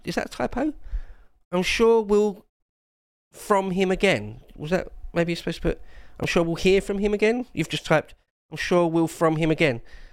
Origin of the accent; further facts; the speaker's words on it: South East England, United Kingdom; I'm Cornish, basically. Born and raised in the southeast of England